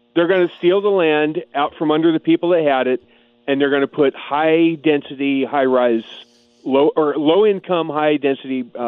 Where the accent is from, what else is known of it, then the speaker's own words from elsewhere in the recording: California, United States; Yes, I'm a Californian now. Have been my entire life.